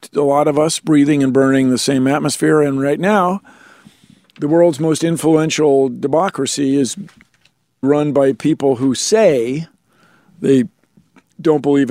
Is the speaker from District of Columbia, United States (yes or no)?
yes; Washington, District of Columbia, United States; I was brought up in Washington, D.C.